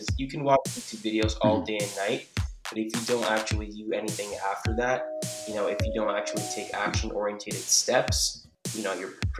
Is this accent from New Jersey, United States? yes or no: yes; New Jersey, United States; I'm originally from New Jersey.